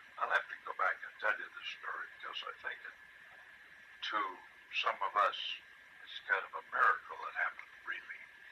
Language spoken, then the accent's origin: English; Syracuse, New York, United States; Well, I was born in Syracuse, New York. Lived there most of my life before I came to Purdue.